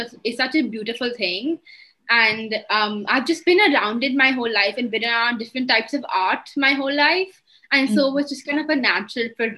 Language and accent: English; India; I'm 17. And thank you for the great introduction. I'm from India. I've been living here my whole life. I was born here.